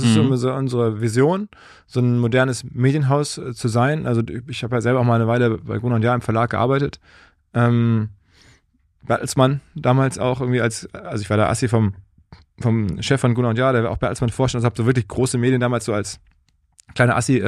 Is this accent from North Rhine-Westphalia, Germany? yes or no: yes; North Rhine-Westphalia, Germany; now in Hamburg, Germany; Ich bin ja selber im Ruhrgebiet aufgewachsen